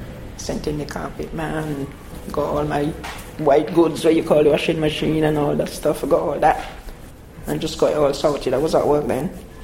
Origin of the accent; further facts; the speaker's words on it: St. Vincent & Grenadines; also born or lived in London; I grew up in the Caribbean, St. Vincent. That's where my mom and dad from.